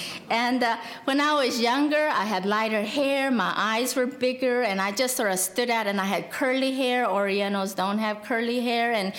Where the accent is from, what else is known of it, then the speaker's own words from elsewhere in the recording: South Korea; born there; English is a second language; See, I was born in Korea, And I was born right after the Korean War.